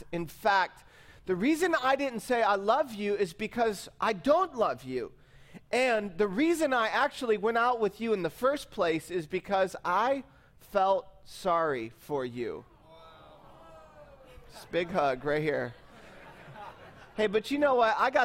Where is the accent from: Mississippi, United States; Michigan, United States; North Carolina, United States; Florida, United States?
Michigan, United States; I was moving from Michigan down to from the town of Michigan where I was, across town